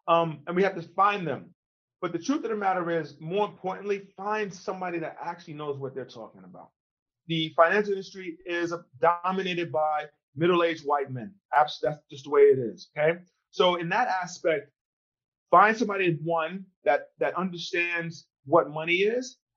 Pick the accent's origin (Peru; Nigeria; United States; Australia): Nigeria; I wanted to go all black, right? I'm Nigerian. I'm going back to the roots.